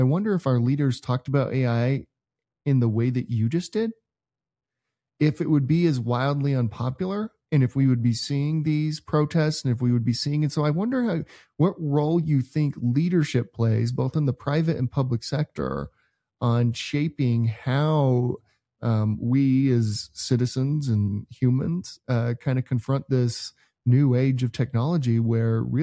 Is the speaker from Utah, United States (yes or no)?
yes; Utah, United States; There's one happening in my home state here.